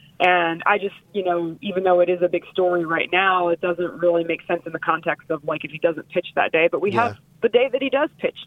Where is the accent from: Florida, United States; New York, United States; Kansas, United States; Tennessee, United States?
Florida, United States; so I'm from South Florida.